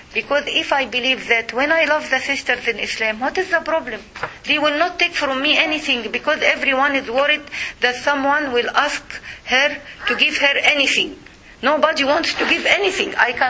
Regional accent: Egypt; I am from Egypt.

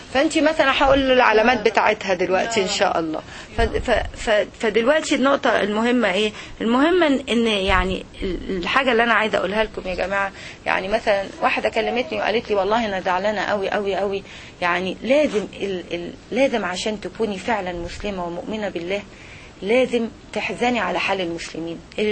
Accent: Egypt; على فكرة يا جماعة في مثل عندنا في مصر

